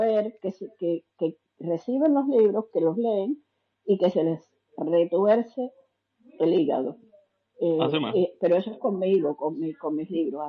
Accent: Havana, Cuba; yo conozco muy bien La Habana, porque la estudié bastante bien, no solo porque soy habanera

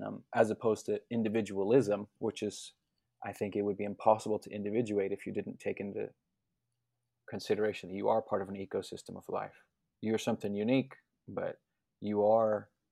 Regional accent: Miami, Florida, United States; You know, I was born and raised in Miami, which behind the veil of metropolis is actually a very rich natural landscape.

